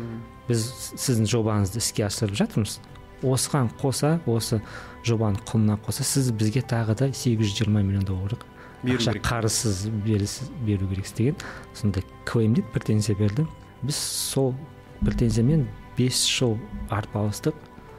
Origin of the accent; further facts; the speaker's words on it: Karaganda, Karaganda Region, Kazakhstan; Мен негізі Қарағандылықпын. Қарағандының Майқұдық ауданында туып өскен, Майқұдықтамын. Әке шешем сол Майқұдықтың жанындағы Қызылқұдық деген ауылдан болды. Сол бала кезім Майқұдықта өтті. Енді мен 6 балалық семьяда дүниеге